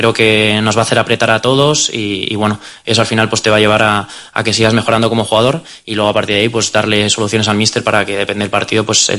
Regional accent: Pamplona, Navarre, Spain; also born or lived in Barcelona; yo nací en Barcelona, la familia de mi madre es de allí, pero sí que es verdad que luego la casa la tenemos en Pamplona.

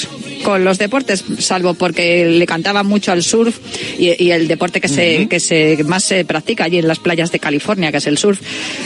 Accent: Madrid, Community of Madrid, Spain; Agua, yo soy de secano. Claro, soy madrileña, pues es lo que tiene.

